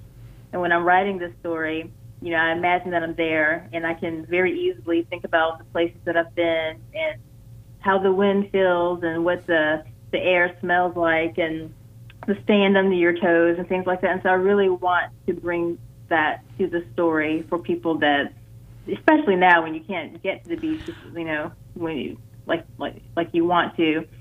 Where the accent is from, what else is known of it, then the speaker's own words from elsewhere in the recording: North Carolina, United States; But you know, I'm from North Carolina originally.